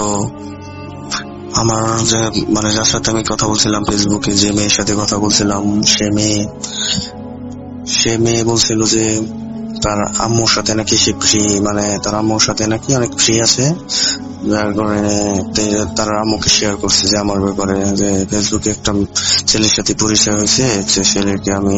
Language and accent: Bangla; Dhamrai, Dhaka Division, Bangladesh; আমার বাড়ি হচ্ছে ঢাকায় ধামরাই থানার একটি গ্রামে।